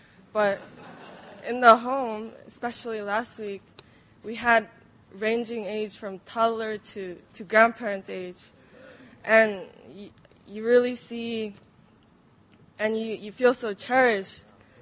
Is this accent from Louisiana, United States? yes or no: no; Anaheim, California, United States; I'm from Anaheim. I go to Cypress College.